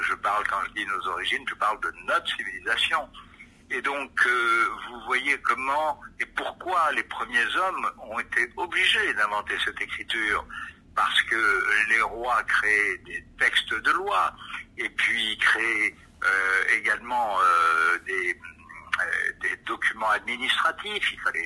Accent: Casablanca, Casablanca-Settat, Morocco; born there; Je suis né à Casablanca, au Maroc, donc dans un pays qui était un mélange des cultures.

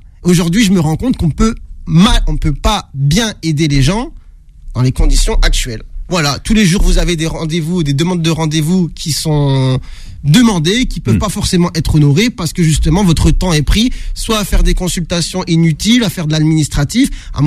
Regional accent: Tourcoing, Hauts-de-France, France; now in Paris, France; moi, je viens de Tourcoing, je viens du Nord

